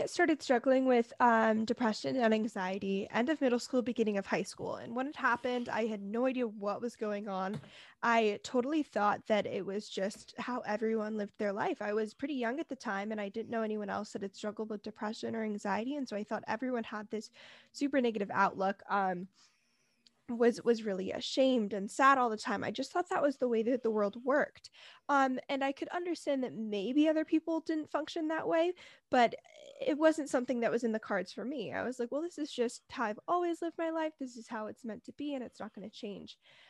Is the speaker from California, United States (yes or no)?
yes; California, United States; I'm 18 and I'm from the Bay Area, but I'm going to be moving to Philadelphia to study psychology at the University of Pennsylvania in August.